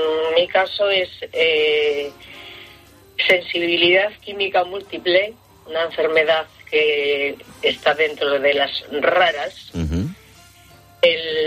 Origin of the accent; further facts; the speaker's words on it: Gijón, Asturias, Spain; Yo vivo, soy de Gijón